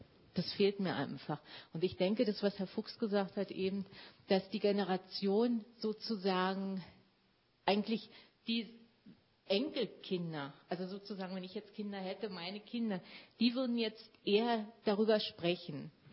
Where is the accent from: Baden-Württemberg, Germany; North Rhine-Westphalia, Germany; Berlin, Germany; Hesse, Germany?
Berlin, Germany; ich stamme aus Berlin und mein Vater stammt aus dem jetzigen Polen und meine Großeltern aus Königsberg.